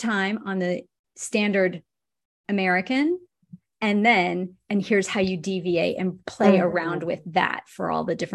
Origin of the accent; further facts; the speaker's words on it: Australia; as an Australian, I think that would be an amazing 6 week experience